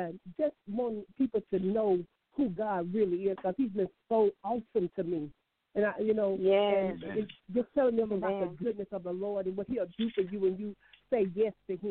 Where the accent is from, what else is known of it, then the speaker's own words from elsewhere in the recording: Jonesboro, Louisiana, United States; I'm originally from Jonesboro, Louisiana. I grew up a little girl in the church, in ministry, been in ministry all my life, singing.